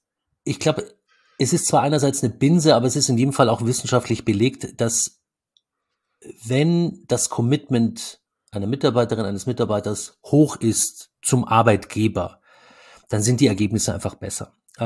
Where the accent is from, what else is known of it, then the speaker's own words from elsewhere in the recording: Munich, Bavaria, Germany; Ja, wir kommen ja beide aus München